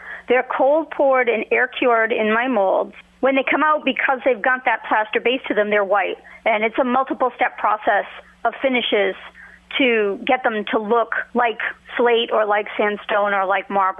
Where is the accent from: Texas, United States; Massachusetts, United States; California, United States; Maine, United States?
Massachusetts, United States; I grew up in Massachusetts, oldest part of the country. We have these old burial grounds in every town and all over the place.